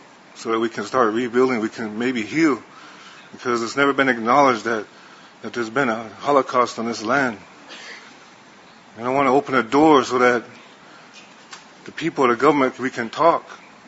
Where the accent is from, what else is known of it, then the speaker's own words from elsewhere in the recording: United States; I come from the Hunkpapa Lakota, and everything that's going on in South Dakota and other places around where the Native people live